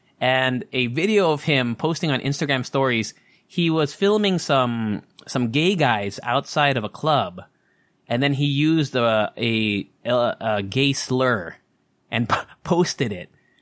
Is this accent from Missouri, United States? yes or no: no; Anchorage, Alaska, United States; born there; I was born in Alaska. Yeah, I'm an Eskimo baby.